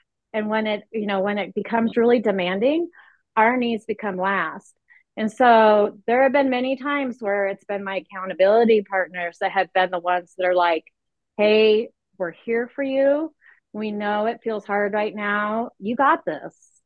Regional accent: Nebraska, United States; from Nebraska

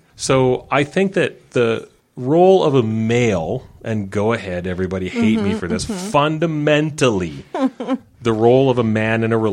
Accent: Saskatchewan, Canada; I'm not only Generation X. I grew up in Saskatchewan, which means I'm practically a boomer because Saskatchewan, everything's 20 years in the past.

